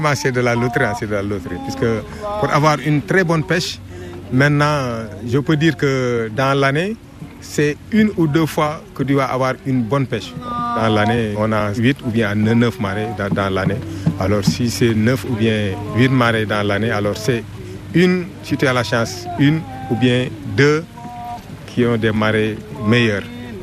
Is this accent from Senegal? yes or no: yes; Saint-Louis, Senegal; moved away as an adult; Je suis originaire de la région de Saint-Louis, du Sénégal. Mais j'ai longuement duré ici puisque depuis 1975 jusqu'à présent, je suis ici à Linki.